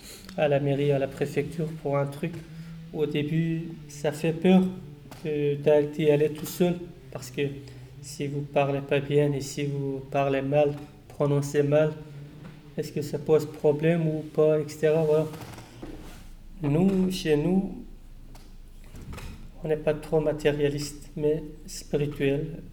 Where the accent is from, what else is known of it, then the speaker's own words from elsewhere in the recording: Turkey; now in France; Et je viens de la Turquie, il n'y a que du soleil, même l'hiver, un climat comme ça, j'ai quitté pour venir en France